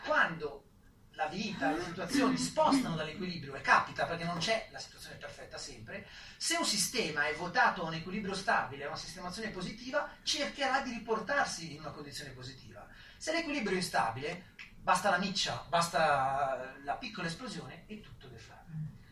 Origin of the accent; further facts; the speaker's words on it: Lombardy, Italy; Sarà che io sono brianzolo, quindi la cosa deve essere concreta, tangibile